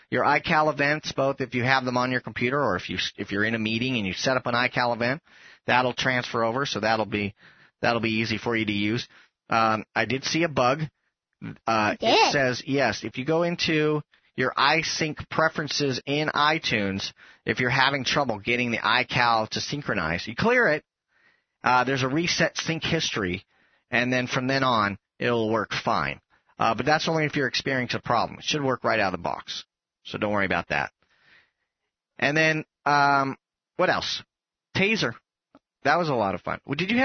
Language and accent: English; San Francisco, California, United States; We grew up in the Bay Area.